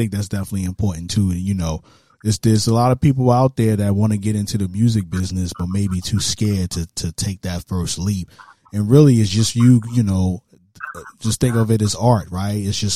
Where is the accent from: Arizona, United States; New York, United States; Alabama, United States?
New York, United States; Brooklyn; now in Jacksonville, United States; I'm from Brooklyn, New York, but I'm in Jacksonville, Florida right now.